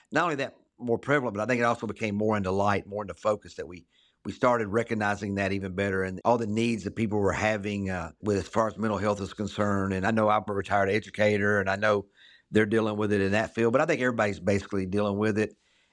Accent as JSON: {"language": "English", "town": "Bowling Green", "region": "Kentucky", "country": "United States", "tie": "born or raised there", "said": "My wife and I, neither one originally were from here, or like you, I grew up in Bowling Green, but my wife grew up in Columbia."}